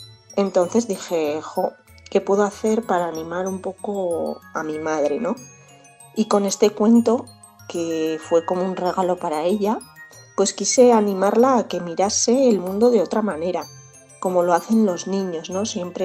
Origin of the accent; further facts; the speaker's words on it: Aragon, Spain; now in Medrano, Spain; Aunque soy maña y he vivido muchos años en Zaragoza, siempre me he considerado de Medrano y hace ya 11 años que vivo aquí.